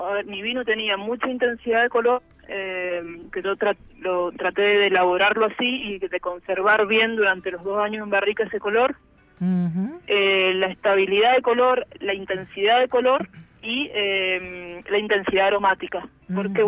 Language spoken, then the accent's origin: Spanish; Mendoza, Argentina; tanto acá en el país me han reconocido bastante, en mi ciudad natal, Mendoza